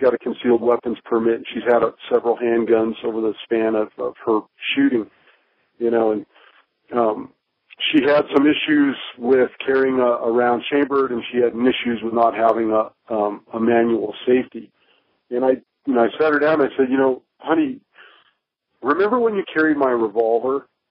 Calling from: Nevada, United States; and I'm calling from Nevada.

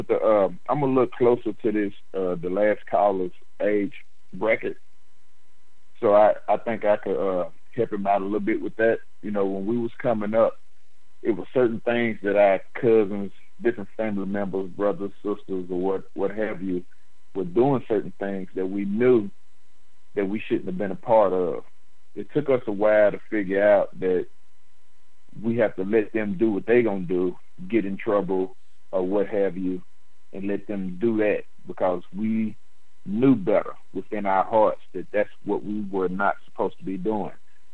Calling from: Chattanooga, Tennessee, United States; I'm calling from Chattanooga.

